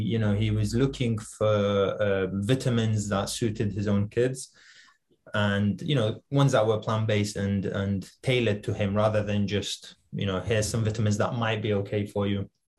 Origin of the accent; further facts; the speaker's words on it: Manchester, North West England, United Kingdom; I grew up in Manchester in Fallowfield.